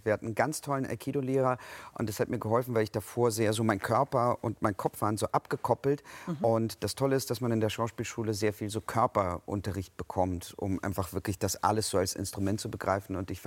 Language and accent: German; Kazakhstan; now in Germany; Wir sind aus Kasachstan gekommen, ja.